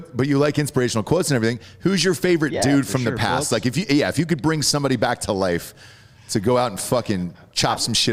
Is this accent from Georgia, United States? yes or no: yes; Georgia, United States; I'm from Georgia, and they would take you to the old Civil War, you know, houses things like that.